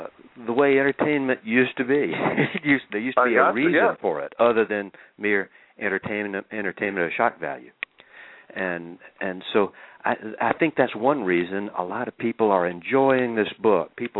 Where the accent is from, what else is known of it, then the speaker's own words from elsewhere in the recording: Jackson, Mississippi, United States; I'm from the Jackson, Mississippi area, and you end up in Nashville or Charlotte, North Carolina, where I am right now.